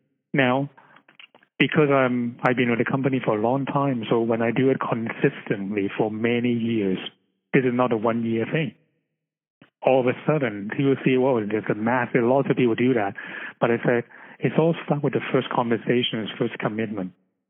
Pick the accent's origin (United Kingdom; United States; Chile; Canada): Canada; especially in Canada, you know, we're Canadian.